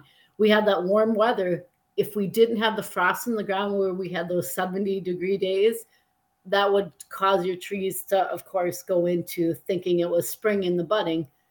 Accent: Green Bay, Wisconsin, United States; I'm from the Green Bay area before we start tapping.

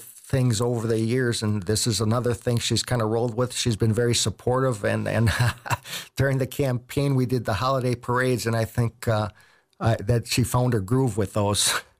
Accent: Caledonia, Wisconsin, United States; Caledonia. I grew up on 7 Mile 994.

